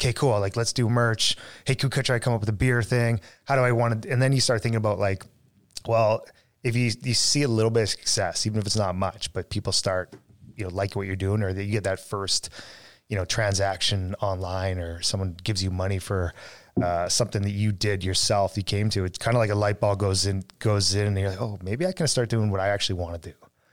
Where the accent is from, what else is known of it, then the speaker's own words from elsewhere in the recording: Edmonton, Alberta, Canada; I grew up in West End, Edmonton.